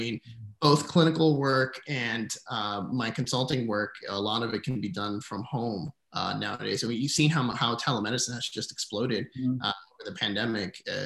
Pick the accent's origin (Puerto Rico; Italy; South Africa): Puerto Rico; I'm originally from Puerto Rico. My father's Dominican, my mom's Puerto Rican. I was born on the island.